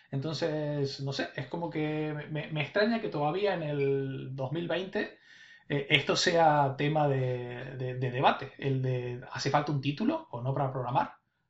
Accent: Córdoba, Argentina; de donde vengo yo, en mi amada Córdoba, Argentina

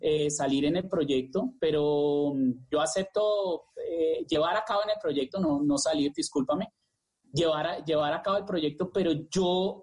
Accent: Colombia; somos alegres, somos honestos, el colombiano es honesto

